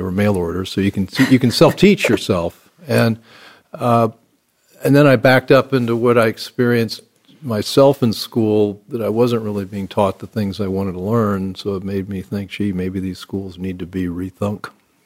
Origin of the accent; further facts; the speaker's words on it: Indianapolis, Indiana, United States; My experience, I grew up in Indianapolis, went to public schools.